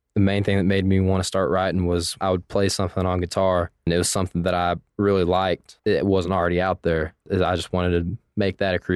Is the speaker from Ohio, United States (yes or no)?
no; Midlothian, Texas, United States; So I'm from Midlothian, Texas. It's about 30, 45 minutes south of Dallas. Grew up there.